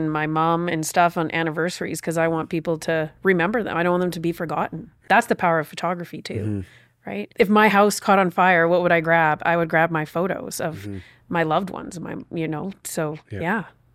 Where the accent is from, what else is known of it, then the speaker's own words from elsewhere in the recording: Calgary, Alberta, Canada; I'm still questioning how I get to do that too. Yes, I grew up in C